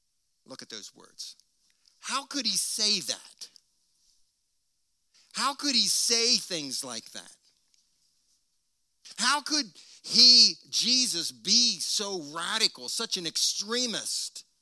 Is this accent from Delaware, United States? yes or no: yes; Wilmington, Delaware, United States; But generally speaking, as a little boy, 7 years old, growing up in Wilmington, Delaware, it was a pretty safe world for me.